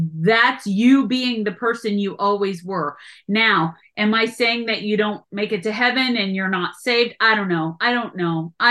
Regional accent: Kansas, United States; We're both from Kansas, but totally opposite ends. I'm from the northeast corner.

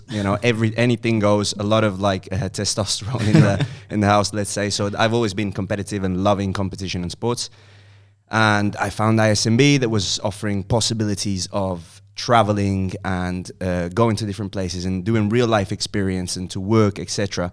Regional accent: Sicily, Italy; I was born and raised in Sicily. So I guess by nurture, I feel very Sicilian, you know, because I belong to that culture and I grew up there. My father is from Sicily and he was born and raised there, while my mother is from the UK. She's from the north of England.

